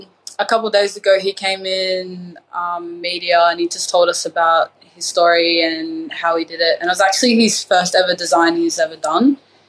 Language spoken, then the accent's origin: English; Perth, Western Australia, Australia; also born or lived in Albany, Australia; So I was born in Albany, which is 4 hours down south of Perth. That's the Mining. That's my dad's side. My mum's side is Barlodong, which is northern. And, yeah, I was raised in Perth.